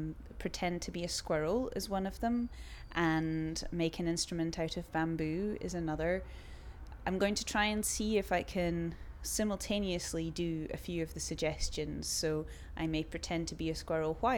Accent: Edinburgh, Scotland, United Kingdom; born there; now in Belfast, United Kingdom; I'm 30 years old and I was born in Edinburgh but I live in Belfast.

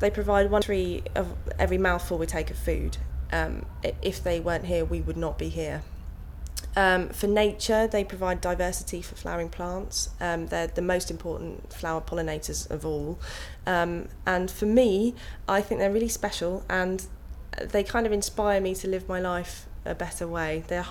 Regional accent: Aldershot, South East England, United Kingdom; My age is 26, and I'm from Aldershot in Hampshire.

